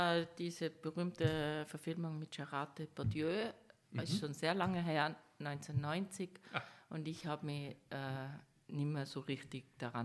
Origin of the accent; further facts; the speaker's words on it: Tyrol, Austria; accent: Tyrolean; mit meinem Tiroler Dialekt, wie man es ja immer noch hört. Haben mich dort die Ostfriesen kaum verstanden.